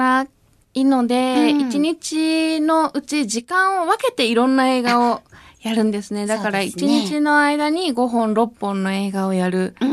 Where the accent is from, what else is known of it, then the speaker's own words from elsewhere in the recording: Nishinomiya, Hyogo, Japan; 地元が西宮なんですけど、うん、西宮の地域情報誌の編集部にいて、